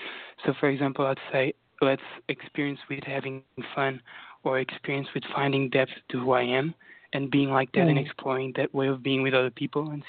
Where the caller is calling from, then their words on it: London, United Kingdom; I'm calling from London in the UK.